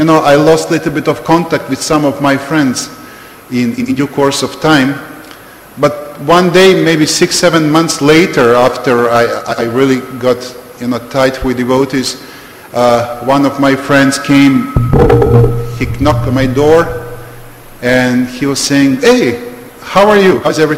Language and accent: English; Serbia; English is a second language; And Serbia, I'm from Serbia, this is old Yugoslavia, this was quite 80s country.